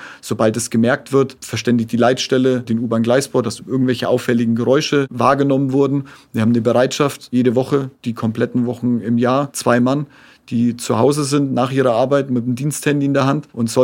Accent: Erlangen, Bavaria, Germany; Ich komme ja aus Erlangen.

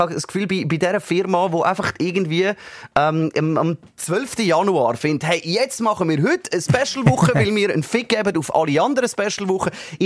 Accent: Switzerland; vor allem bei uns in der Schweiz, die muss ja dann extrem hoch sein.

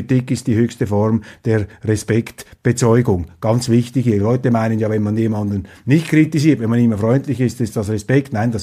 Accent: Switzerland; Und als Schweizer müssen wir sehr wachsam bleiben, wenn wir diese EU-Kommission anschauen

